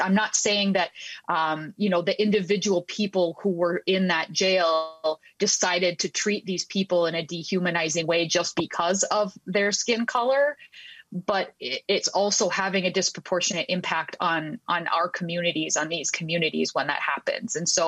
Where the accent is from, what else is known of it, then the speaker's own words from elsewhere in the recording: Bemidji, Minnesota, United States; born there; And First, I want to say that I was born in Beltrami County. I was born in Bemidji, where the Beltrami County Jail is.